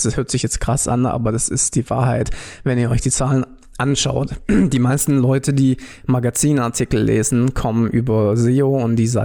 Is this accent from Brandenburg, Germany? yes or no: no; Baden-Württemberg, Germany; Genau, und ich bin ja Schwabe